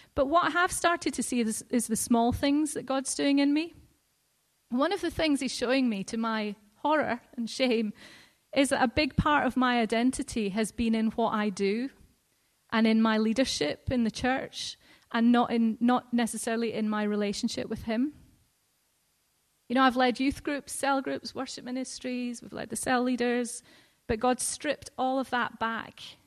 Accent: Scotland, United Kingdom; You know, I'm Scottish, so I'm a hard worker.

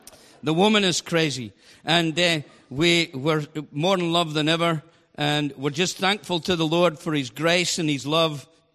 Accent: Banff, Scotland, United Kingdom; I come from Banff up in the northeast of Scotland.

